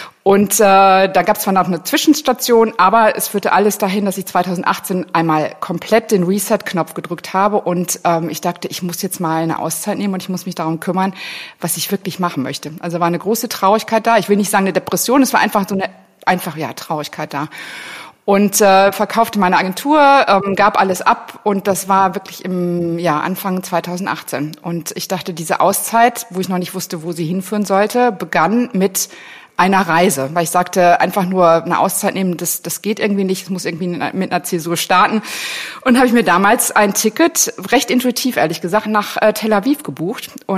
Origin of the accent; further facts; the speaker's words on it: North Rhine-Westphalia, Germany; Ich bin katholisch sozialisiert worden. Ich komme aus Nordrhein-Westfalen, in der Nähe von Paderborn geboren.